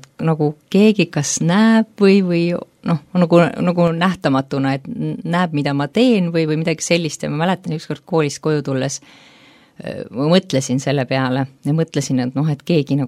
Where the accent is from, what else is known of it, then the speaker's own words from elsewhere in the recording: Harju County, Estonia; ma ei ole linnas üles kasvanud, olen nagu maakohas, Tallinnast natuke väljas poole, et koolis ma käisin linnas